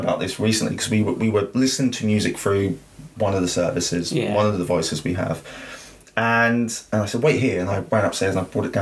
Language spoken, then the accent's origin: English; Leigh Park, South East England, United Kingdom; and I grew up in Lee Park